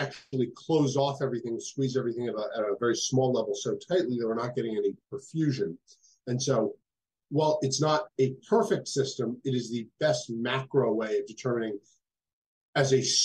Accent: New Jersey, United States; now in Boston, United States; So I'm from New Jersey over in, the States. I grew up there. I did my undergraduate at the University of Pittsburgh, a medical school at Rutgers, and then came up to Boston to do my ICU fellowships and cardiac fellowships.

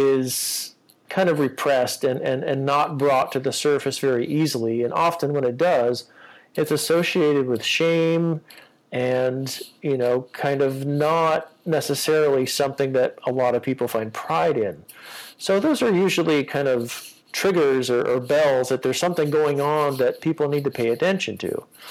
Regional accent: California, United States; also born or lived in Glasgow, United Kingdom; this was just kind of the consciousness that I grew up with in California.

